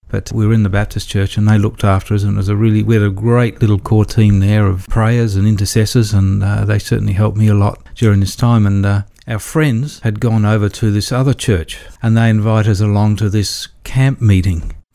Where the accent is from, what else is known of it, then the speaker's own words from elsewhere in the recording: Adelaide, South Australia, Australia; We're from Australia, from down under, and we're from the bottom part of Australia, in South Australia, a city called Adelaide. And we came over in 1994.